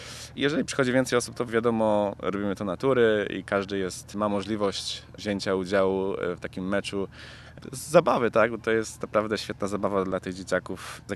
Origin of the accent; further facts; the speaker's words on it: Gdańsk, Pomeranian Voivodeship, Poland; born there; urodziłem się w Gdańsku, więc te wszystkie piękności nie są dla mnie obce.